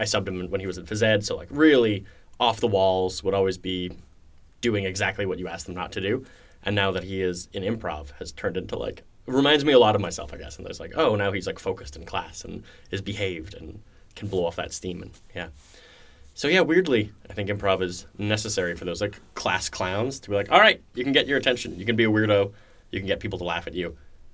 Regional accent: Canada; I guess classic story growing up in Canada, if you're a young lad

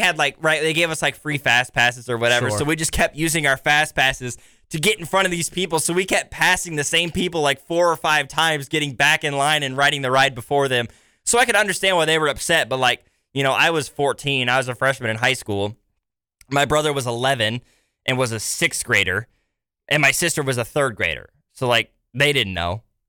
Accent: Kansas City, Missouri, United States; I'm from Kansas City area, right? Worlds of Fun is up there in Kansas City.

